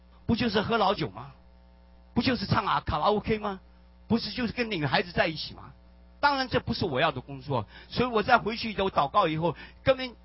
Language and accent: Chinese; China; 我们中国人常常看到隔壁的家的草就比我自己家的草要绿啊，所以我们中国人就是在攀比啊